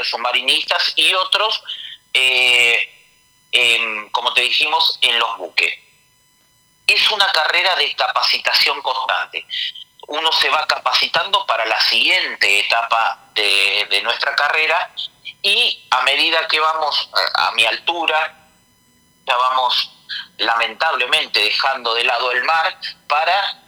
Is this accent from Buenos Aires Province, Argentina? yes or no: yes; Mar del Plata, Buenos Aires Province, Argentina; born there; Yo soy nacido en Mar del Plata, uh-huh. siempre me tocó ver el mar